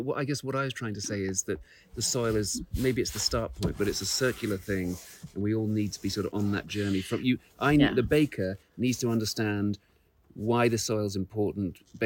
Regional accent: New York, United States; Well, I mean, we grew up in New York together and worked together and we decided we are anarchists.

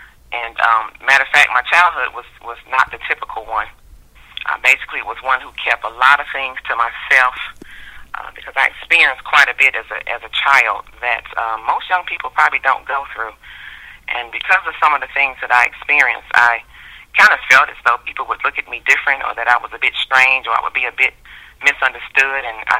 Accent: Chicago, Illinois, United States; I was born and raised, believe it or not, my accent probably deceives many, but I was actually born and raised in the city of Chicago.

